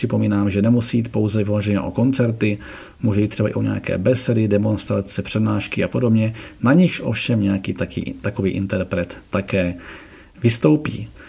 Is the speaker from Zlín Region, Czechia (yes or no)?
no; Ostrava, Moravian-Silesian Region, Czechia; Jelikož jsem z Ostravy